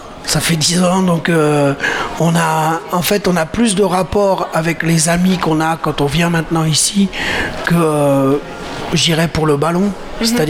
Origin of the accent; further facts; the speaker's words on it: Brittany, France; je viens de Bretagne